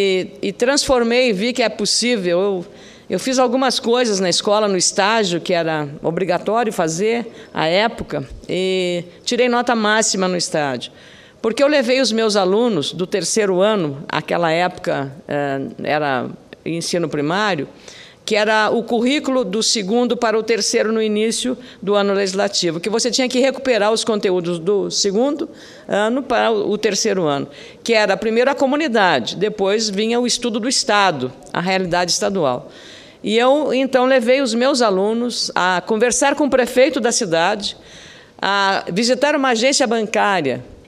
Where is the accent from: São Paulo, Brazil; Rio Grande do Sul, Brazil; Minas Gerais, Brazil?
Rio Grande do Sul, Brazil; Lagoa Vermelha; A minha terra se chama Lagoa Vermelha. Fica no nordeste do Rio Grande do Sul, na belíssima região de Campos de Cima da Serra, distante 260 quilômetros da nossa capital, Porto Alegre.